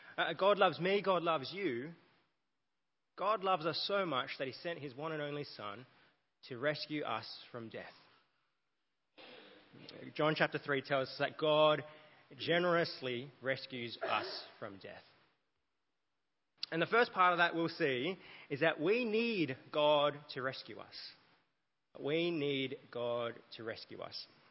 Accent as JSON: {"language": "English", "country": "Australia", "tie": "born or raised there", "said": "When I was young, growing up in Australia, I wanted my mum to buy me new clothes."}